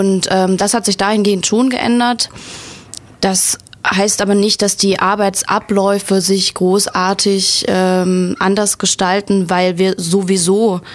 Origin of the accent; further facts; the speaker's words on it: Thuringia, Germany; also born or lived in Weimar; In Thüringen. Also wir sind dann innerhalb von Thüringen umgezogen. Ich bin da schon groß geworden.